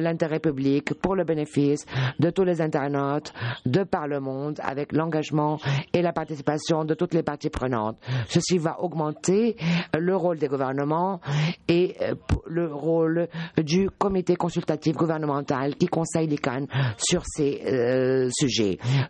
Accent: Brussels, Brussels-Capital Region, Belgium; qui a lieu à Bruxelles, non seulement la capitale de l'Europe, mais également ma ville natale

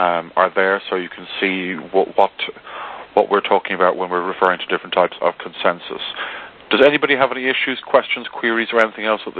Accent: Ireland; Convoluted, I know, but I'm Irish, so I do call...

